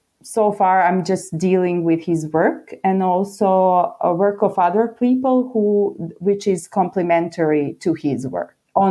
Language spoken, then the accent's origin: English; Tuzla, Bosnia & Herzegovina; born there; English is a second language; moved away; So I come originally from Yugoslavia, but as we know, Yugoslavia doesn't exist anymore. So I was born in Tuzla, which is in Bosnia and Herzegovina. I experienced refugee status in the 92 when the war started.